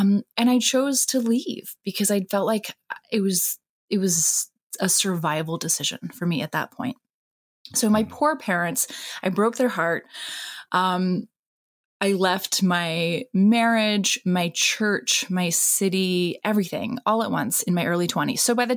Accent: Japan; My parents are actually Christian missionaries. So wow. I grew up in Japan, steeped in religion.

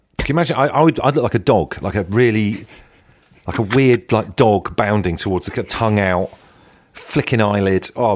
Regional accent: South West England, United Kingdom; I grew up in Devon by the beach

